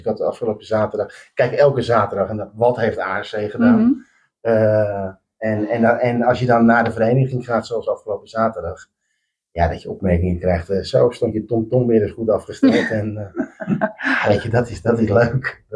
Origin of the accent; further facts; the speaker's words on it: Alphen aan den Rijn, South Holland, Netherlands; zoals ik ben geboren en getogen in Alphen aan den Rijn, onderdeel van mijn leven.